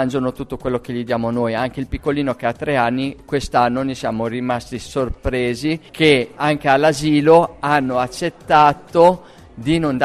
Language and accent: Italian; Gambettola, Emilia-Romagna, Italy; vengo da Gambettola, in provincia di Cesena.